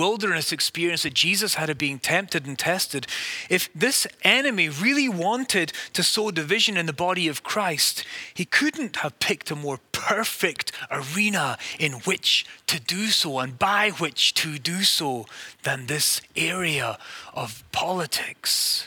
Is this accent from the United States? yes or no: no; United Kingdom; the country where I'm from Great Britain.